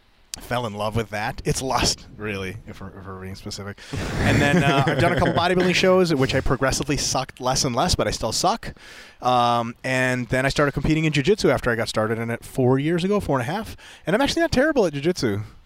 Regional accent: United States; So, and then so I grew up in the United States. I still speak Russian, which is kind of cool.

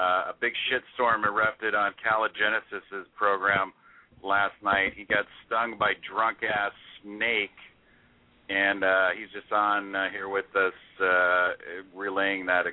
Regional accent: California, United States; He thinks I'm gay because I say I'm from the Bay.

